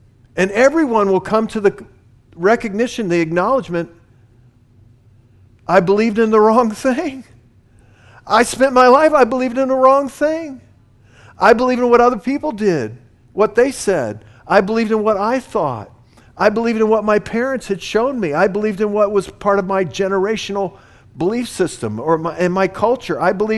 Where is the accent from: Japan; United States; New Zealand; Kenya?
United States; Virginia; born there; It's not that I was born in Virginia or what my family was or what was the heritage of my family or any of these things.